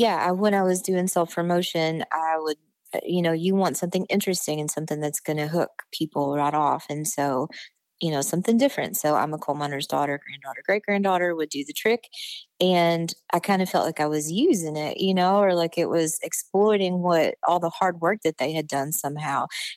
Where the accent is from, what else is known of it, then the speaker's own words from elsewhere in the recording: McRoberts, Kentucky, United States; But I'm from Letcher County, Kentucky, and McRoberts specifically.